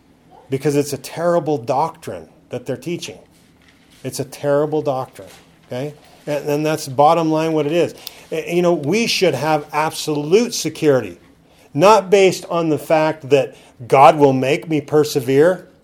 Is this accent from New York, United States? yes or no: no; Oregon, United States; I'm from Oregon, you know.